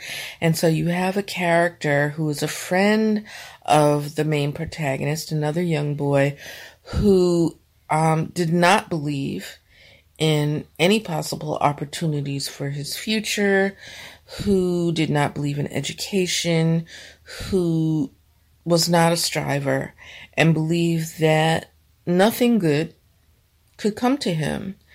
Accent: New York City, New York, United States; quite far from my own experience growing up in the 1960s and 70s in New York City.

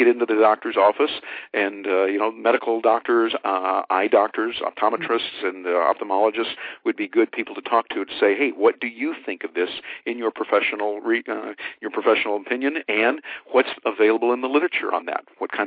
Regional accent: Midwest, United States; when you and I grew up there in the Midwest

